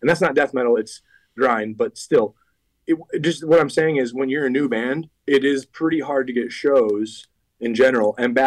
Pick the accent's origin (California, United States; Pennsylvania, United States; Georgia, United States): Pennsylvania, United States; Philadelphia; We're from Philly.